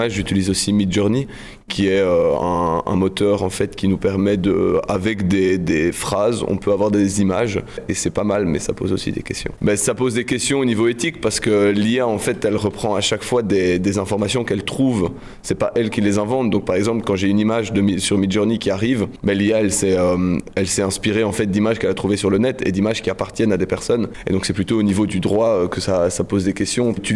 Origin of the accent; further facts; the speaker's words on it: Mons, Wallonia, Belgium; now in Brussels, Belgium; j'ai 23 ans et je viens originairement de Mons, mais ça fait plusieurs années que je suis à Bruxelles.